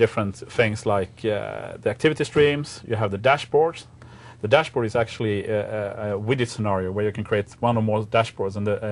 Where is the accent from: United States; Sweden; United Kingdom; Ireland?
Sweden; I have an American keyboard, so I'm not used to that because I'm from Sweden, obviously.